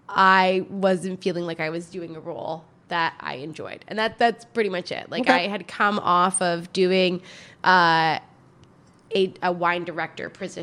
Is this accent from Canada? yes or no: yes; Canada; At the time, because I worked in wine and I was from Canada, it was really quite interesting because everybody thought that I knew a lot more than I did.